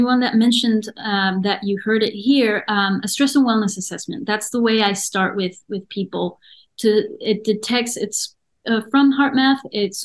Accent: Mexico; English is a second language; Yeah, they can look up … I'm from Mexico. We don't usually spell it with H.

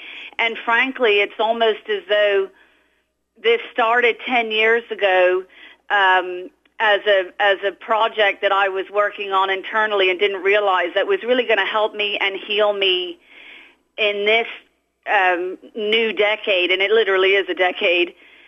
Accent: Bermuda; I was born and raised mostly in Bermuda, which is an island in the middle of the Atlantic Ocean.

